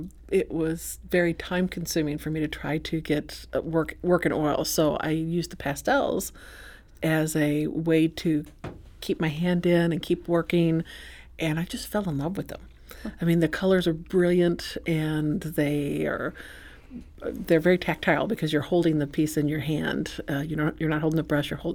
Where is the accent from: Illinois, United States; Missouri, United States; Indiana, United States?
Missouri, United States; St. Charles; I do a lot of work in the St. Charles area because I'm from St. Charles.